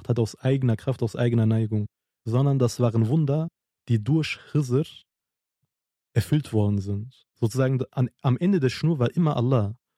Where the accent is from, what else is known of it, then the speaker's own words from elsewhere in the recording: Pülümür, Tunceli Province, Turkey; Deswegen kenne ich das so bei uns in Pülemür, an Kırmızıköprü gebunden unser Dorf, dass wir beispielsweise als allerletztes fasten